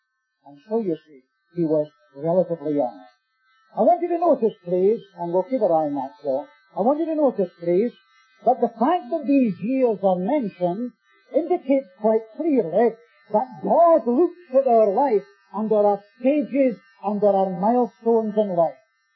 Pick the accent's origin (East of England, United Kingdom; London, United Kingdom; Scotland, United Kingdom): Scotland, United Kingdom; but I am a Scotsman, so make allowance for that.